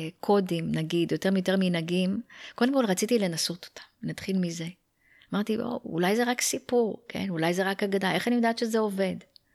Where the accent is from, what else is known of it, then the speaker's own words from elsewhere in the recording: Jerusalem, Jerusalem District, Israel; כי בתור ירושלמית לשעבר